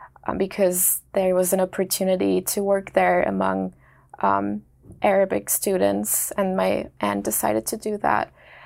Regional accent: Turkey; also born or lived in Germany / United States; Growing up in Turkey, going to school in Germany, studying in the States was always kind of my dream.

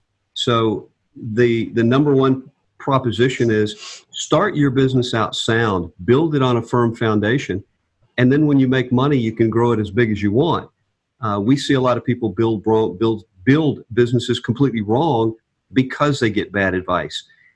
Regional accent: the South, United States; I grew up in the South too, and you like to be able to do business with people based on their word.

